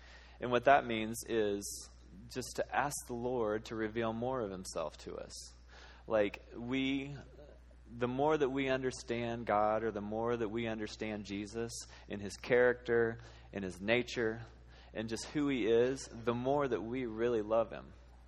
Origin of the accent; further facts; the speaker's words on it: United States; Pull yourself up by your bootstraps. I'm an American. Like, I can do this, you know?